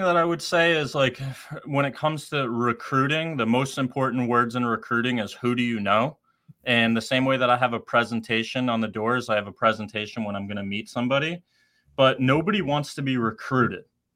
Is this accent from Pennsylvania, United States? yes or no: no; Boston, Massachusetts, United States; I'm this kid from Boston, Massachusetts.